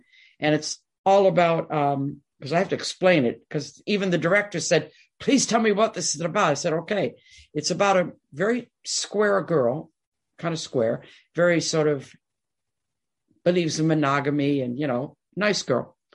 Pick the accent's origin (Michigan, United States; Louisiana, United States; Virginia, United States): Michigan, United States; Detroit; Don't forget, I'm born and raised in Detroit. So I was brought up on Motown, and, you know, and I used to dance on a TV show when I was 14.